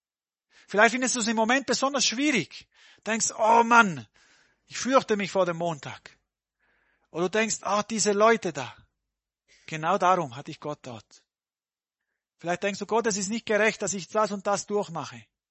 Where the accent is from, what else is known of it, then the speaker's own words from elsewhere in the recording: Switzerland; Mit Jungen habe ich manchmal diskutiert, bei uns in der Schweiz